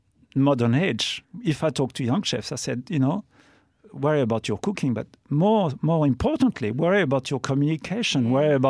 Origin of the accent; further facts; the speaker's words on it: Loire Valley, France; English is a second language; I grew up in the Loire Valley, so that's where the chateaux are.